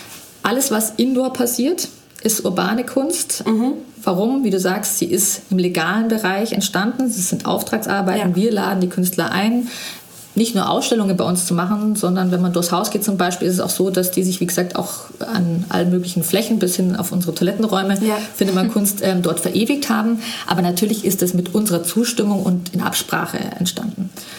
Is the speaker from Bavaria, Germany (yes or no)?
yes; Munich, Bavaria, Germany; Wir sind beide Münchner